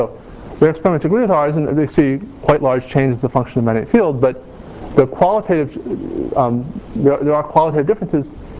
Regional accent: Kentucky, United States; I apologize for the pronunciation, but you know, I'm from Kentucky

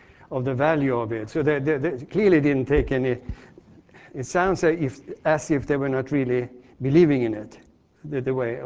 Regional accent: Gothenburg, Västra Götaland, Sweden; he was doing that in my hometown of Gothenburg.

